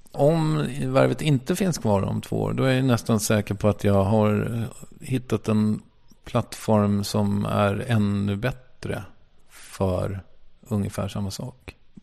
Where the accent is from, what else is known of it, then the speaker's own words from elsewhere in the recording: Stockholm County, Sweden; accent: Stockholm; now in Malmö, Sweden; när jag flyttade till Malmö så började jag prata så jävla utpräglad stockholmska.